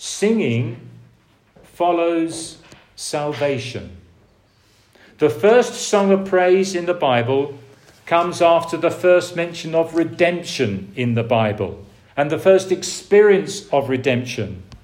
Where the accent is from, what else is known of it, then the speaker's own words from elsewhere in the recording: United Kingdom; In the 18th century, in my home country of Great Britain, between 1739 and 1790, something extraordinary happened.